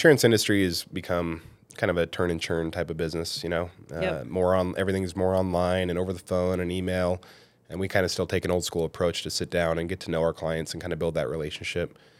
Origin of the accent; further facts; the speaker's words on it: Wisconsin, United States; born there; Yeah, no, I was born in Wisconsin.